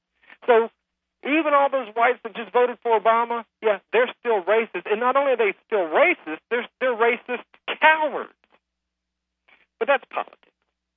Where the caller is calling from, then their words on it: Knoxville, Tennessee, United States; I'm calling in from Knoxville, Tennessee.